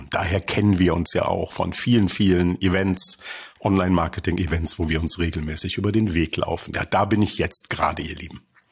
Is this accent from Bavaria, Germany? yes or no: no; Leverkusen, North Rhine-Westphalia, Germany; also born or lived in Cologne; Richtung Nordsee starten, dort, wo ich jetzt seit fast 3 Jahren wohne, eigentlich als gebürtiger Rheinländer, weil eigentlich komme ich aus Leverkusen. Mhm. Gut, ich bin in Köln geboren, aber als Leverkusener verschweigt man das immer mal ganz gerne.